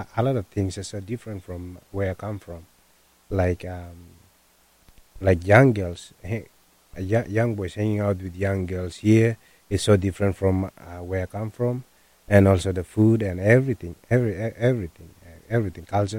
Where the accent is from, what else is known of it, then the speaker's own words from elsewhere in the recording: Papua New Guinea; wow, so many different types of people live in Papua New Guinea, but we are all from Papua New Guinea.